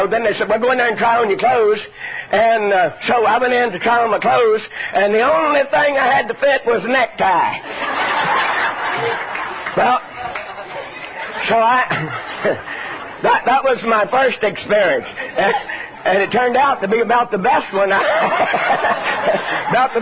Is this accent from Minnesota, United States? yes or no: no; Texas, United States; Well, shoot, I was raised out there in East Texas on the farm ranch thing, and I just wore my bigger cousin's shoes when they outgrowed them.